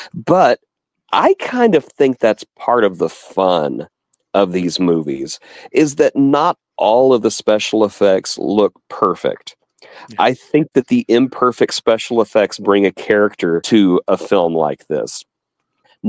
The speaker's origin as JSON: {"language": "English", "region": "Texas", "country": "United States", "tie": "born or raised there", "said": "Just growing up in Texas, I recognized the corrugated metal immediately because that's what is pretty much all the barns and roofs are made out of."}